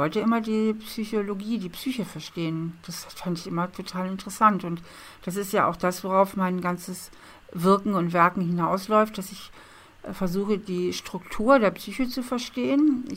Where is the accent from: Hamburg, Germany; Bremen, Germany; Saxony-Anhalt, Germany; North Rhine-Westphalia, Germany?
Hamburg, Germany; Ich bin in Hamburg aufgewachsen.